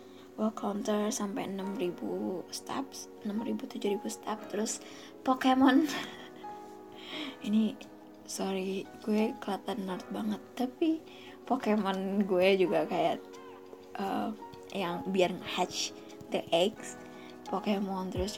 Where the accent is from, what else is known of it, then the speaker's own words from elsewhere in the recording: Jakarta, Indonesia; Terus gue bahagia banget sebagai anak Jakarta, gue ngerasa wah, inilah yang namanya kota gitu kan